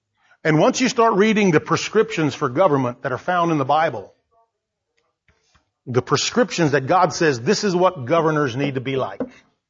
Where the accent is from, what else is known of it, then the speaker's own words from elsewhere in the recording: United States; And I am also an American, and I have defended America to foreign people